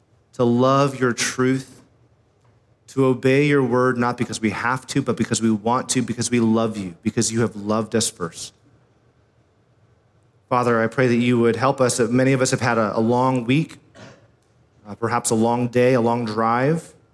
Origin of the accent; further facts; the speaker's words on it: Sacramento, California, United States; Indeed, I'm from Sacramento. Can anything good come from Sacramento?